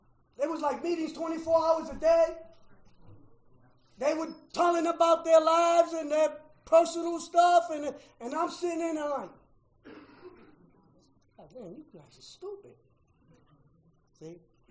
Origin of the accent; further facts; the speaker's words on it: Bronx, New York, United States; I'm sitting there because I'm from the South Bronx and I'm the great eye.